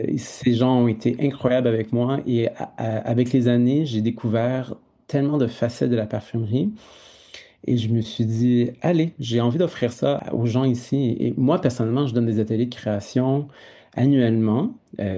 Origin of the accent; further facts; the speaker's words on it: Montreal, Quebec, Canada; j'ai grandi à Montréal, ça fait plus de 30 ans que j'habite ici